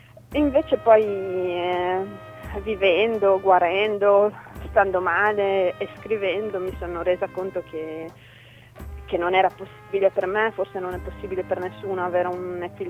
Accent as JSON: {"language": "Italian", "country": "Bosnia & Herzegovina", "second_language": "Italian", "said": "perché allora io da bosniaca non mi posso arrabbiare."}